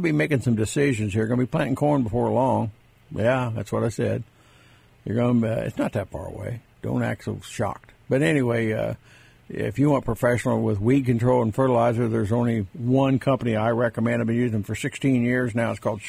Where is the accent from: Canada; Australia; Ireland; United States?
United States; Missouri; I'm from Missouri. Got to show me.